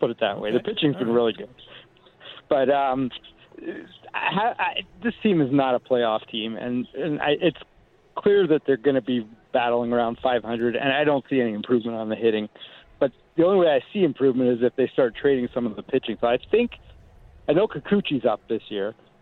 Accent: Toronto, Ontario, Canada; I grew up in Toronto and I've been living here for 25 years.

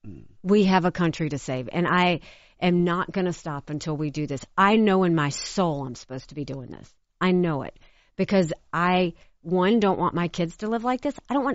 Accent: Bamberg, South Carolina, United States; the unheard, unseen are people like where I grew up in Bamberg, South Carolina.

